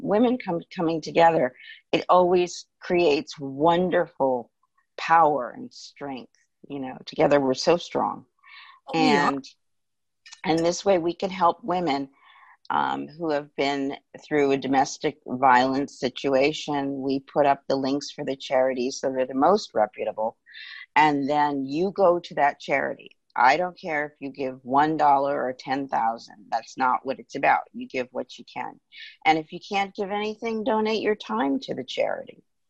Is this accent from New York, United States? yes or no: yes; Hudson Valley, New York, United States; And I'm also from the Hudson Valley. On weekends, I'm up there, and sometimes during the week.